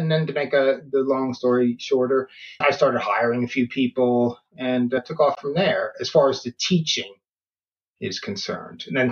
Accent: New York, United States; moved away as an adult; now in Sweden; I'm from the States, from New York. I grew up in New York, went to school, university there, studied law, worked for a couple of years at a law firm

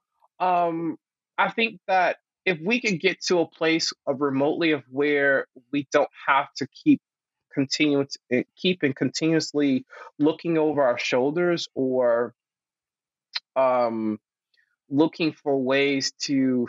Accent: North Carolina, United States; that's from growing up in North Carolina and experiencing it daily.

